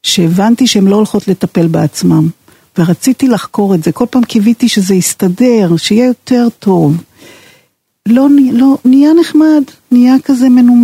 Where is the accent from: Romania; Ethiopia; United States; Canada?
Romania; now in Israel; אני ילדה שגדלתי ברומניה, למשפחה עם ניצולת שואה